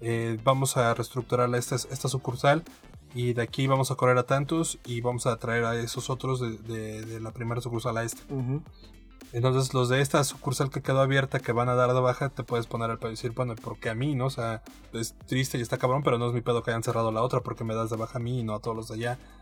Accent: Mexico; O sea, soy mexicano, güey, y yo creo que no me comporto como...

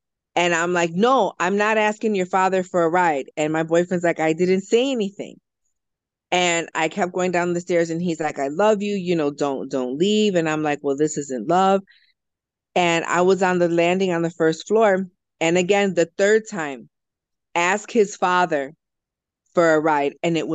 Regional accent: Chicago, Illinois, United States; So I born and raised in Chicago, Latina of... My mom is Norwegian and Lithuanian, and my dad is Mexican and Native American, so I'm half white, half Mexican. Been living in Chicago my whole life.

